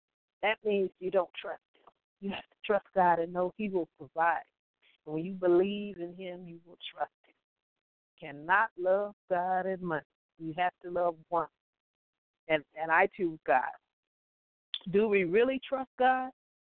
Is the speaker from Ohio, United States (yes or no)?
no; Compton, California, United States; I think back to growing up in Compton.